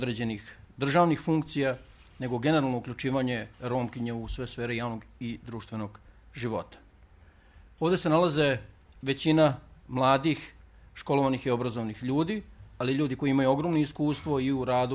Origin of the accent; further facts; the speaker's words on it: Vojvodina, Serbia; Pre svega, dolazim iz Vojvodine, koja je po svim merilima trenutno najrazvijeniji deo Republike Srbije